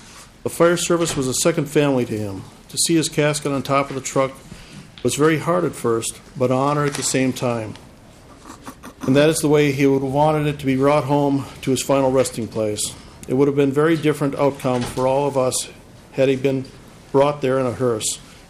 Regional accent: Eagan, Minnesota, United States; from Eagan, Minnesota.

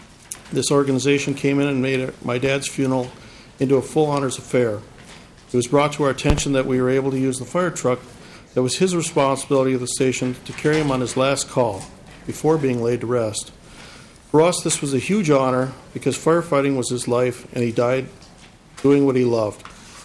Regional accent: Eagan, Minnesota, United States; from Eagan, Minnesota.

